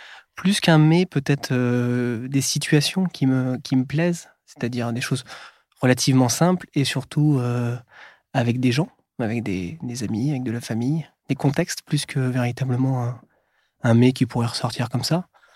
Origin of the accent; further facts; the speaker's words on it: Orléans, Centre-Val de Loire, France; born there; also born or lived in Ajaccio / Amiens / Fort-de-France; Je suis né à Orléans, dans le Loiret, puis après, je suis allé à Ajaccio, ensuite, je suis allé à Amiens, ensuite, je suis allé à Fort-de-France...